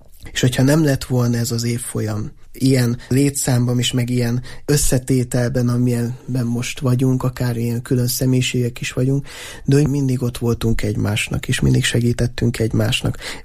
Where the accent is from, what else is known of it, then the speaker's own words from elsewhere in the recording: Borsod-Abaúj-Zemplén, Hungary; a mi környékünk, ahonnan én származom, ez ugye Észak-Borsod, és annak tényleg a legészakibb határa, Magyarország legészakibb faluja és az a környéke